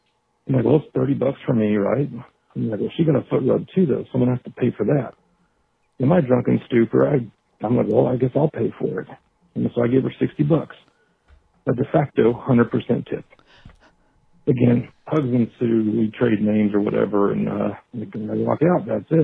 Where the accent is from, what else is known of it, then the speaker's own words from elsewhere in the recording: Texas, United States; And, of course, she speaks Chinese, and I'm from Texas, so no one's speaking English.